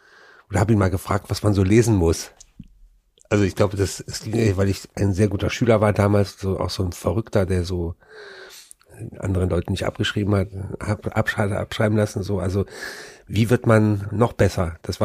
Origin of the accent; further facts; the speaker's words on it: Frechen, North Rhine-Westphalia, Germany; da, wo ich groß geworden bin, das war, ist eine Vorstadt von Köln mit einer eigenen Raststätte. Also es wäre vielleicht bekannt, an der A4 Richtung Aachen, Rasthof Frechen.